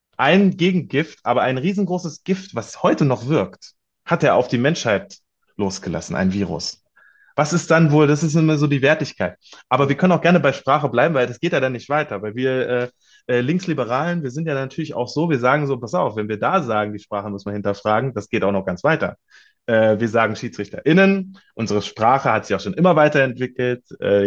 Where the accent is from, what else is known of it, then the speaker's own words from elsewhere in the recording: Kassel, Hesse, Germany; Ich bin wieder hier in meiner Heimatstadt in Kassel.